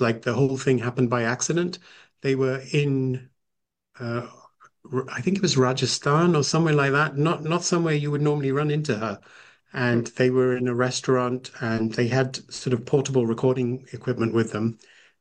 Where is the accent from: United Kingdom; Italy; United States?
United Kingdom; England; also born or lived in Africa; who didn't grow up in India, who was always, I was born in Africa, and then we came to England, I never saw these singers' faces.